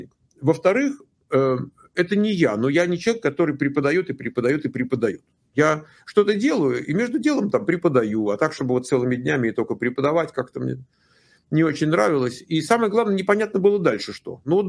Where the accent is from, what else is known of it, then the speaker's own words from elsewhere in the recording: Moscow, Russia; moved away; Я родился в Москве, вырос, учился в хорошей физмат-школе.